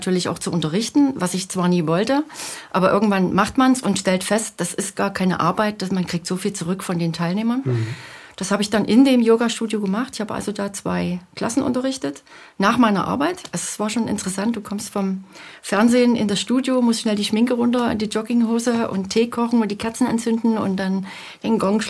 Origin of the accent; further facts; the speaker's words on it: Leipzig, Saxony, Germany; Ich komme ja aus der Region Leipzig, wo keine Berge sind.